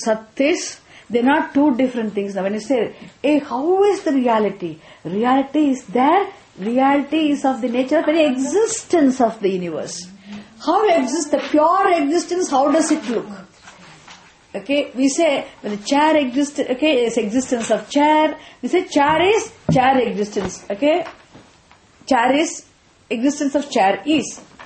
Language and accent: English; Tamil Nadu, India; I wish I could speak in Hindi at least. Unfortunately, being born and brought up in Tamil Nadu.